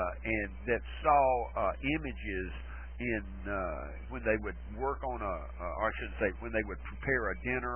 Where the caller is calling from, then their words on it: Arkansas, United States; I'm being blocked from Arkansas, and that's not uncommon for this DSL service here.